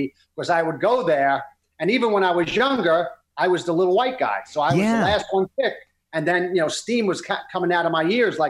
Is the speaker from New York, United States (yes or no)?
yes; Brooklyn, New York, United States; All right, we grew up in Brooklyn. Brooklyn basketball is king.